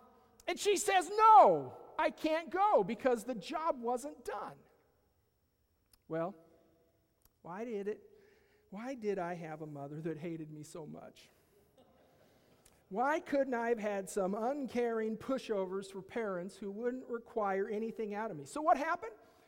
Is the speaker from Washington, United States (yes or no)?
yes; Leavenworth, Washington, United States; also born or lived in Seattle; And I can still remember mom and dad when we moved from Seattle, Washington, the middle of the city, to a 180-acre ranch out in the middle of nowhere, Leavenworth, Washington.